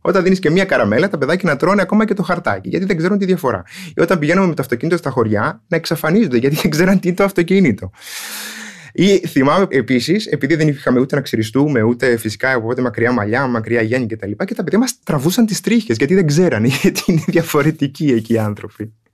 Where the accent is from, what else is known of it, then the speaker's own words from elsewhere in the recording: Crete, Greece; Εγώ κατάγομαι από το Ηράκλειο της Κρήτης, από ένα ορεινό χωριό, στο οποίο επιστρέφω πολύ συχνά, όταν μπορώ τουλάχιστον, από τον προφήτη Ηλία. Εκεί συντοπίτης μου είναι ο Πατριάρχης Αλεξανδρίας και Πάσης Αφρικής, Θεόδωρος ο Δεύτερος